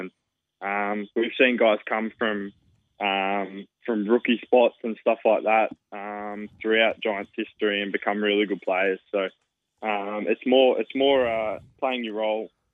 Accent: Wagga Wagga, New South Wales, Australia; moved away as an adult; also born or lived in Canberra; Yeah, so I grew up in Wagga and until I was 18.

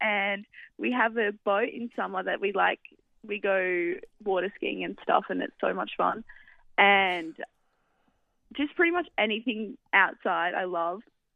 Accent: Jindabyne, New South Wales, Australia; I think growing up in Jindabyne, everyone kind of has all the fundamentals

